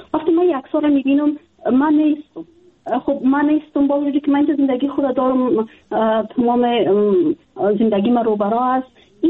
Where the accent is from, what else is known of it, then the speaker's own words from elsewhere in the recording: Afghanistan; جدا از اینکه وطنم است، خانواده مجا است، دوستای ما هستن، من در افغانستان بزرگ شدیم، تحصیل کردیم، کار کردیم،